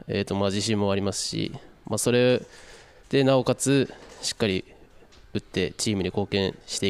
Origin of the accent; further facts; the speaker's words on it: Kushiro, Hokkaido, Japan; 地元は釧路っていうところです。